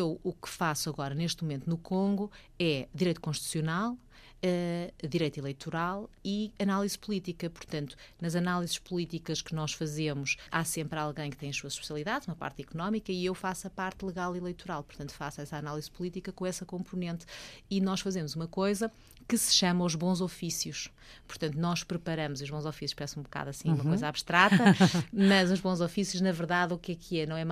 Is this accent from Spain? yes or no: no; Portugal; moved away; aprendi a apreciar mais o meu país. Isso é o que eu tenho visto. Por mais que eu ande no mundo, eu quando saí de Portugal, saí um bocado de costas voltadas